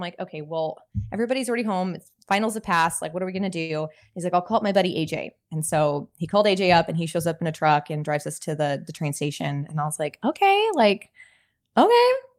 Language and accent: English; California, United States; Like, I wanted to be a little bit, you know, I'm from California.